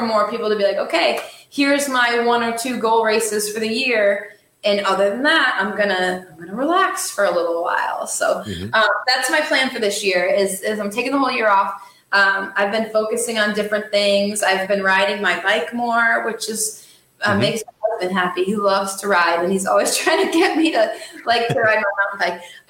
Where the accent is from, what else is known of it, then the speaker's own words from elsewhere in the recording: Vermont, United States; I'm from Vermont. And so that's my home state. And, I actually grew up relatively close to where, the Vermont 100 takes place.